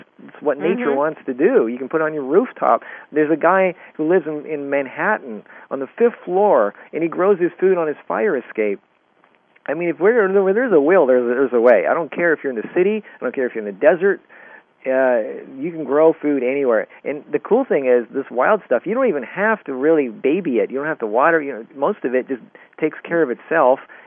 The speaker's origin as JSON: {"language": "English", "country": "Canada", "tie": "born or raised there", "said": "I grew up in Canada"}